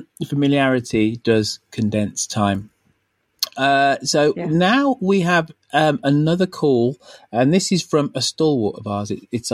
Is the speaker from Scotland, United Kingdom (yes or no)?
no; Birmingham, West Midlands, United Kingdom; I grew up in Birmingham. So Birmingham, relatively big city in the UK.